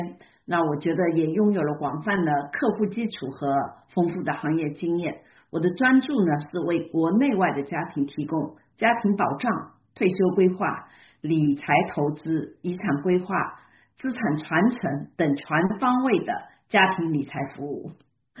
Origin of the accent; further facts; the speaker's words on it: China; moved away as an adult; now in United States; 我呢是毕业于上海交通大学的，那么我其实是一个新移民，我是2018年10月份移民到美国的